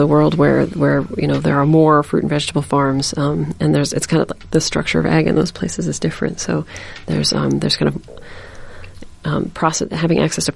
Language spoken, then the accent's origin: English; Maryland, United States; I am actually from Maryland originally